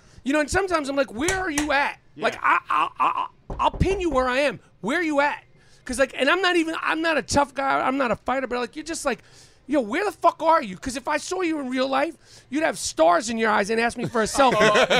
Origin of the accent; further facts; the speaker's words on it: New York City, New York, United States; Like, I grew up in New York City. I grew up around black, Spanish, Chinese, whatever.